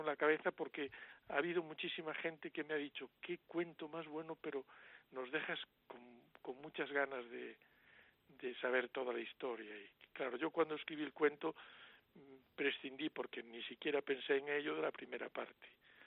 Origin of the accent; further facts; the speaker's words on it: Galicia, Spain; yo soy gallego y no puedo dejar de reflejar donde he vivido tantos años